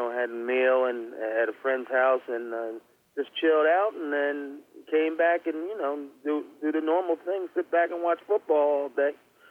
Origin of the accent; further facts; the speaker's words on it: Delaware, United States; I'm from Delaware, so I get to hear the Delaware Boo Birds